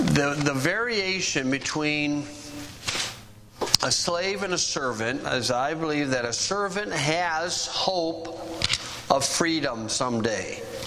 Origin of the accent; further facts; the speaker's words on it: Oregon, United States; Now, I'm not from Montana, from Oregon.